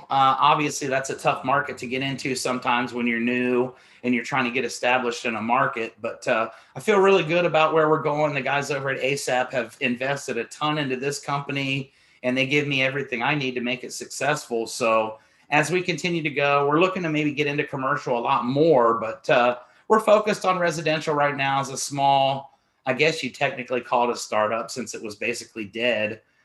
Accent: Columbus, Ohio, United States; back in 1998, I lived in Columbus, Ohio. It's my hometown, born and raised.

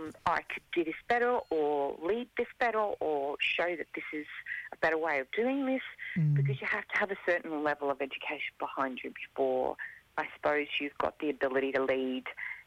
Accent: Northern Territory, Australia; I was raised in the Northern Territory.

